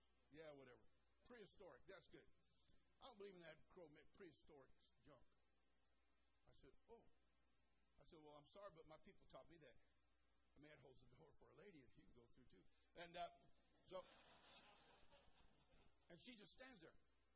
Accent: California, United States; See, now I'm from California. So we got a few odd things in California.

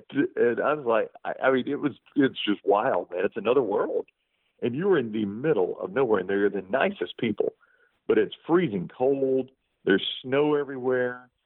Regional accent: Alabama, United States; look, I'm a Southern boy. I'm born and bred in Alabama. I've traveled, but I've lived my whole life here.

